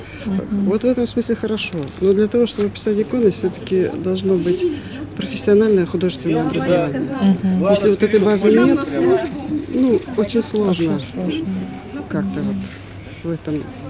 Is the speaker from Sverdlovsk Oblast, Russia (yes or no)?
yes; Novouralsk, Sverdlovsk Oblast, Russia; я из Новоуральска.